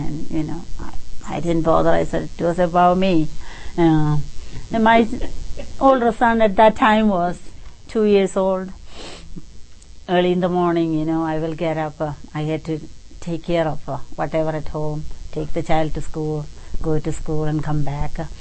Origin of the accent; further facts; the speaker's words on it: Kerala, India; Swami Nisreyasananda happened to be from Kerala, about where I am from, about 20 miles from my hometown, spoke my language.